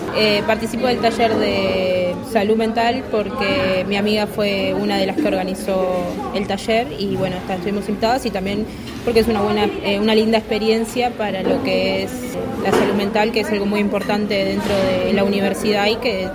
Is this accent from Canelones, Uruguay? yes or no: yes; Canelones, Uruguay; yo soy del interior, soy de Canelones, viajo, tengo casi 2 horas de viaje todos los días